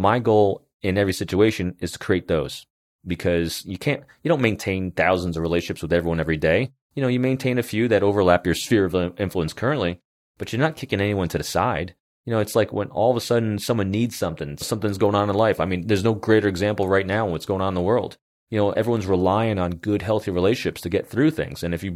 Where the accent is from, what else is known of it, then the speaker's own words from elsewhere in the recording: Northeast, United States; I know I speak very fast. I'm originally from the Northeast.